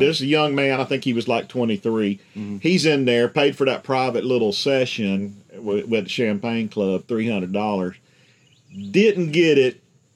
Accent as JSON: {"language": "English", "region": "Florida", "country": "United States", "tie": "born or raised there", "said": "the good doctor and I, we've got some hypotheses on who some of those people were since we grew up in Central Florida."}